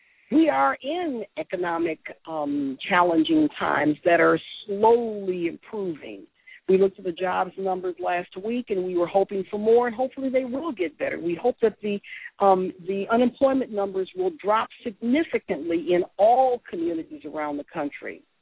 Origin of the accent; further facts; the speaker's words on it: Detroit, Michigan, United States; I'm from Michigan, Detroit.